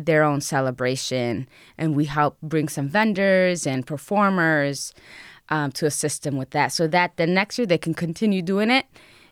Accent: Buffalo, New York, United States; first language Spanish; English is a second language; So I grew up on the west side of Buffalo, and my first language was Spanish.

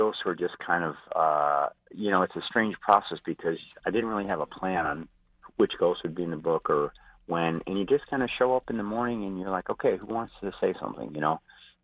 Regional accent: Chicago, Illinois, United States; in the Catholic purgatory that I grew up in Chicago, that was kind of like the DMV.

